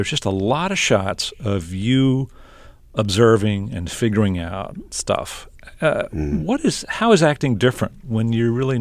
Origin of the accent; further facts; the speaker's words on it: Lubbock, Texas, United States; born there; Well, you know, I was born in Lubbock and have a lot of family in West Texas